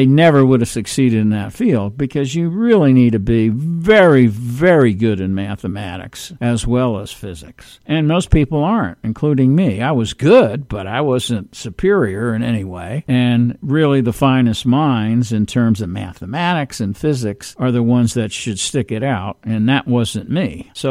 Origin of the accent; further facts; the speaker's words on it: New York City, New York, United States; Now, I know who Babe Ruth is because I'm from New York City.